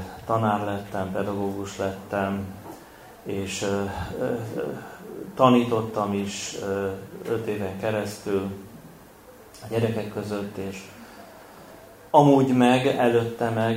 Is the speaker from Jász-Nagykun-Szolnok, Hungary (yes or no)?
no; Vönöck, Vas, Hungary; also born or lived in Celldömölk; Én egy Vas megyei kis faluban, Vönöckön születtem, még 1959-ben, és ott is hát nem ott születtem, Celdömölkön, ott van a kórház, de ott nevelkedtem Vönöckön.